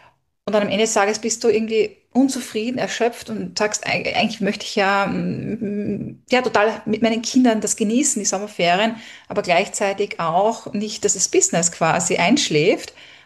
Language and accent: German; Austria; wir sind dann in Österreich auch bei meinen Eltern. Ich bin ja aus Österreich.